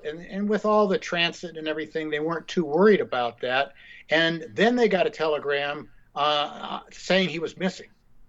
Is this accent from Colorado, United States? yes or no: yes; Colorado, United States; my home state of Colorado